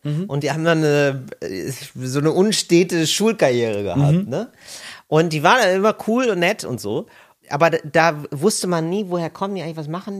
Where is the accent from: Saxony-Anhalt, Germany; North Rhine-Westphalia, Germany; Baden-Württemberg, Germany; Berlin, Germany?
North Rhine-Westphalia, Germany; Geldern; also born or lived in Neukerk; also ich bin in Geldern groß geworden